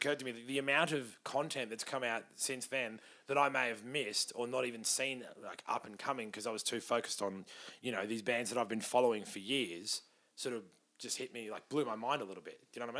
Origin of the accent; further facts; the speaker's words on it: Australia; So it's just a weird time for me musically as an Australian music fan